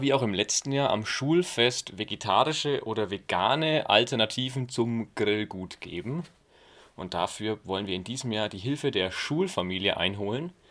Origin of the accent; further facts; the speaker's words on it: Bavaria, Germany; dann ist das für mich natürlich sehr schwer als Franke, das nachzuempfinden